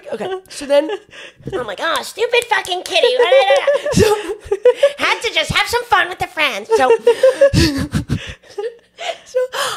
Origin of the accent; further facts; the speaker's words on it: New York, United States; And luckily, I'm from Long Island, so this is like, I'm familiar with the state of affairs.